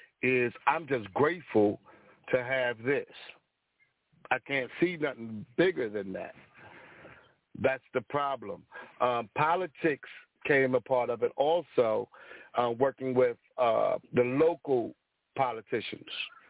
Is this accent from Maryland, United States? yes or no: yes; Baltimore, Maryland, United States; moved away as an adult; now in Washington, D.C., United States; I'm from Baltimore. I got married and moved to D.C. I bought a house in D.C.